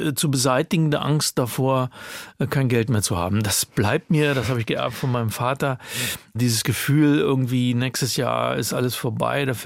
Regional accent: Braunschweig, Lower Saxony, Germany; eine Fahrradtour von meiner Heimatstadt Braunschweig bis nach Malente

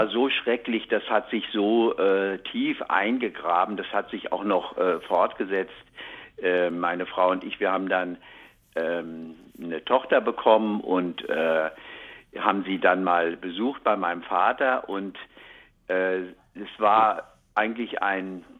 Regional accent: Leutkirch, Baden-Württemberg, Germany; ich bin im Allgäu aufgewachsen und das war in einer kleinen Stadt namens Leutkirch.

